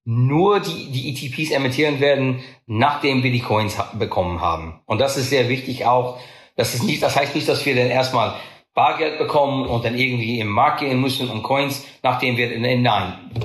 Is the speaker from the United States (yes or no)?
yes; United States; German is a second language; Wie man hört, bin ich Amerikaner, der mir lange Jahre Mühe gegeben hat, Deutsch zu lernen.